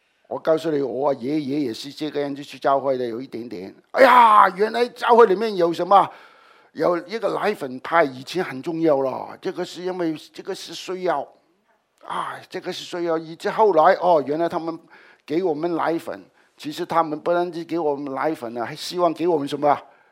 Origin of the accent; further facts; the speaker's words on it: Hong Kong; 我是从香港来，也是香港出生的，在我这个年纪啊